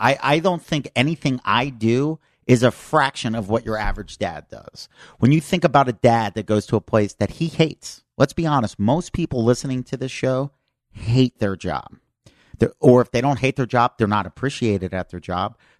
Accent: Pennsylvania, United States; And, bro, I grew up in suburbs of Philly. I grew up on

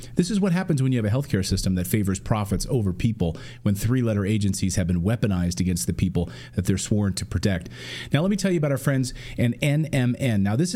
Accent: Philadelphia, Pennsylvania, United States; Potty mouth, and I'm the one from Philly.

